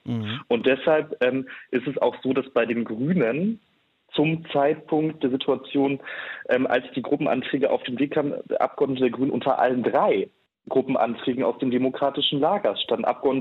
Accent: North Rhine-Westphalia, Germany; Wenn ich in die Niederlande schaue, ich komme aus Nordrhein-Westfalen

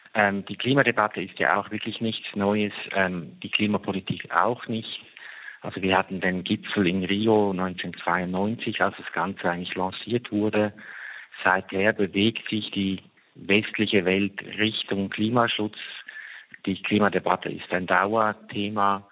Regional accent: Switzerland; Ja, als Schweizer blicken wir immer ganz fasziniert nach Deutschland.

